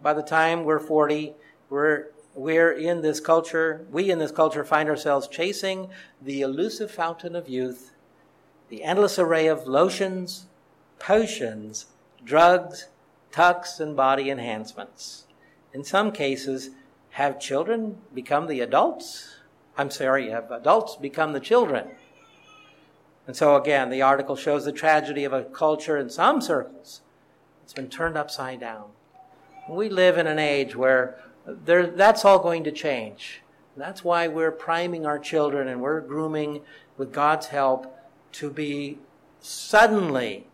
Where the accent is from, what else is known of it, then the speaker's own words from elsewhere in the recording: California, United States; But I grew up in California all my life, and I lived in Southern California